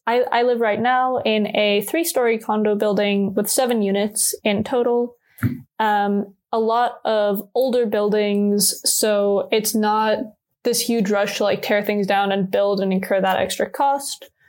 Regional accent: Toronto, Ontario, Canada; where I grew up in Toronto, which, you know, has individual lots that are maybe close to the size of like my building's footprint.

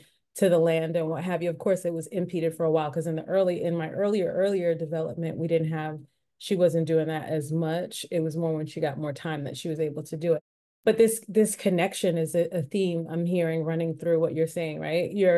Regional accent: New York, United States; because we grew up in Long Island and my grandmother is like an avid still like planter

